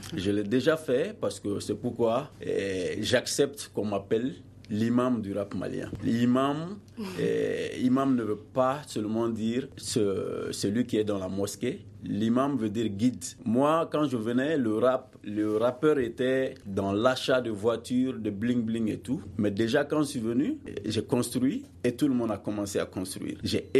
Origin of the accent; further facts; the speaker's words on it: Gabon; born there; Moi je viens, je suis né au Gabon